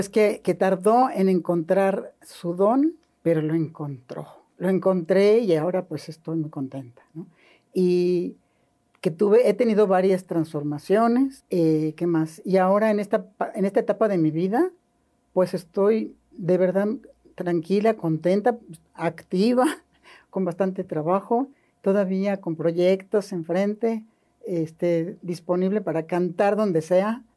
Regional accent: Mexico City, Mexico; moved away as an adult; now in Cuernavaca, Mexico; Soy originaria de la Ciudad de México, sí.

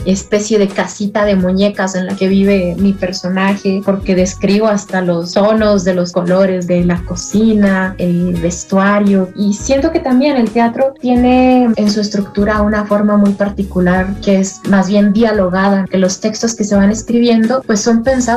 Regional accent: Chihuahua, Mexico; escritora, soy dramaturga y actriz y soy de Chihuahua, Chihuahua.

